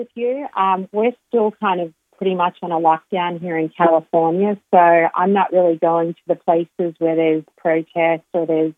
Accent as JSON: {"language": "English", "country": "Australia", "lives_now": "United States", "said": "So for me, you know, as being Australian, obviously, it's very strange."}